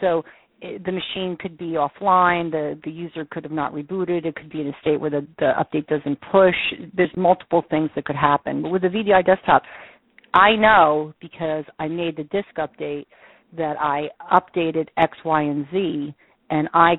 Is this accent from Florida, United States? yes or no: no; New York, United States; I'm a New Yorker